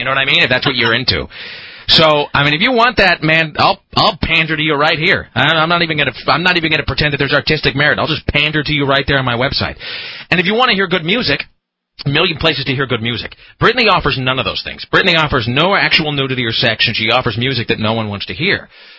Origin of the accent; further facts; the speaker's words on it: San Francisco, California, United States; I grew up in San Francisco. I watched Star Blazers for 3 years. Us Californians were not left out.